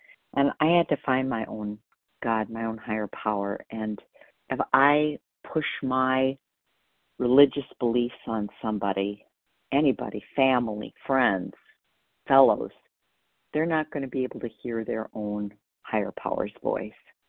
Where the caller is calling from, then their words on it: Wisconsin, United States; Oh, sorry, Wisconsin.